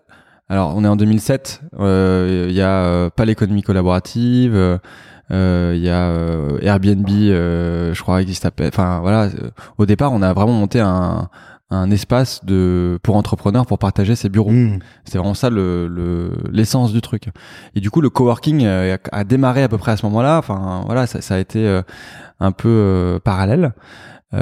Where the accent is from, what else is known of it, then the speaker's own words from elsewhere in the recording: Paris, Île-de-France, France; J'ai grandi à Paris. Dans le 15e, j'ai fait Dauphine